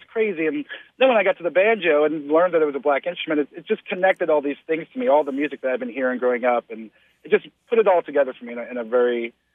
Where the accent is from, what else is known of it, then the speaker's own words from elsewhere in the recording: New York, United States; growing up in New York, I didn't know that festivals existed.